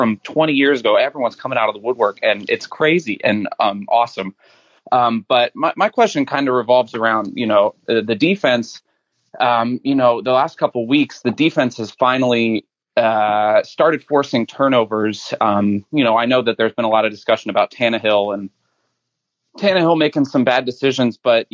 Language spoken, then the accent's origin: English; Cincinnati, Ohio, United States; now in New York City, United States; so I'm from Cincinnati, live in New York City now.